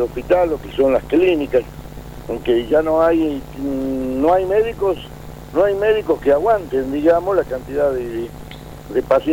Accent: Salta, Argentina; que somos salteños

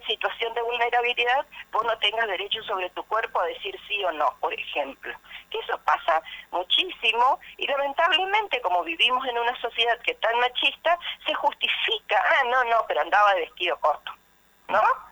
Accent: Santo Tomé, Argentina; nosotros que nos criamos acá en Santo Tomé

